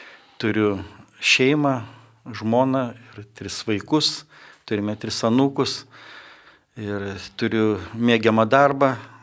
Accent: Šiauliai, Šiauliai County, Lithuania; Aš gimiau Šiauliuose ir augau, ir mano tėvai buvo tikintis, ir jie lankė bažnyčią, ir taip pat mes augom su seserim

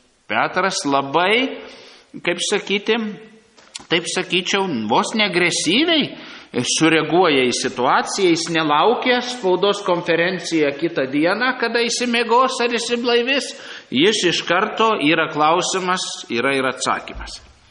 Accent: Krekenava, Panevėžys County, Lithuania; visi žino, kad aš iš Krekenavos, tikrai ne iš Vilniaus.

